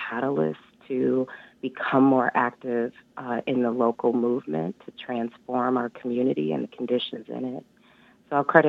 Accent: Detroit, Michigan, United States; I grew up in Detroit, you know, Black Bottom, a complicated chocolate city steeped in rebellion and revolution.

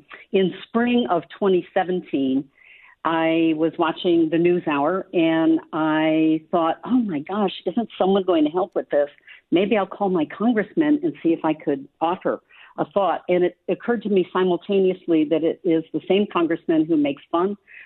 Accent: New York, United States; I grew up over on Inglewood Drive, which is off 19th Ward, off Genesee Park Boulevard, Chilai Avenue area.

